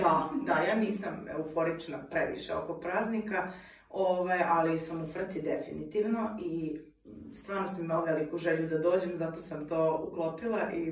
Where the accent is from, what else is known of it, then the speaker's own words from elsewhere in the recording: Inđija, Vojvodina, Serbia; Dolazim iz Indije i završila sam tu i gimnaziju, društveni smer. Nakon toga sam upisala filozofski fakultet u Novom Sadu i evo me, još sam tu.